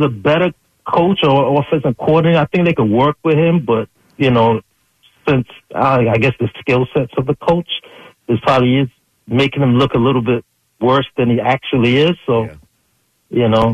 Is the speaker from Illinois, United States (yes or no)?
no; New York, United States; now in New Jersey, United States; you know, I'm from New York and I just moved out to New Jersey, so I have to listen to Philly sports.